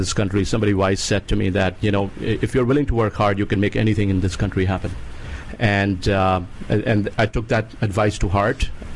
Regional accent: New Delhi, Delhi, India; moved away as an adult; now in United States; New Delhi, India.

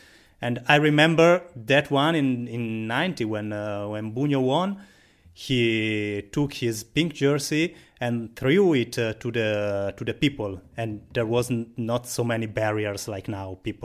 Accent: Milan, Lombardy, Italy; English is a second language; I am from Milan. I've been born and I live a few hundred meters to the Vigorelli Velodrome

